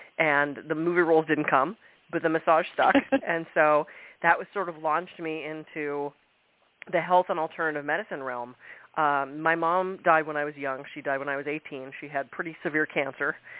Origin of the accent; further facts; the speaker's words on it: Pittsburgh, Pennsylvania, United States; I grew up in Pittsburgh, and we were doing a summer production, children's theater